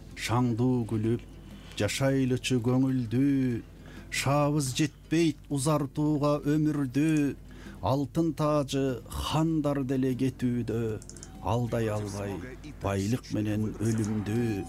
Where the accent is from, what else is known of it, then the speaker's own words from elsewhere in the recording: Kochkor, Naryn Region, Kyrgyzstan; менин кичи мекеним Кочкор Нарын областынын Кочкор району, ошол жерде төрөлүп өстүм.